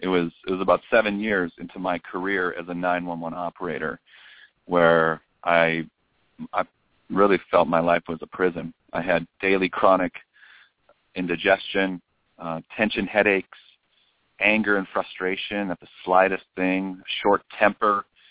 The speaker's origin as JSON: {"language": "English", "region": "Minnesota", "country": "United States", "tie": "born or raised there", "said": "I grew up in Minnesota, in a small town near the Minneapolis-St. Paul area, about a town of about 2,500 people."}